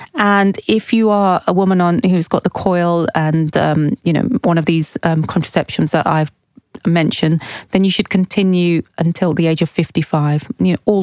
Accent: Oxford, South East England, United Kingdom; So we grew up in Oxford, but we're of Pakistani heritage.

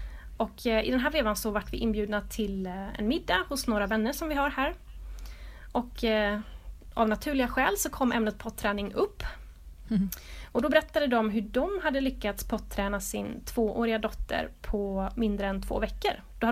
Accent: Sweden; för att vi är ju svenskar

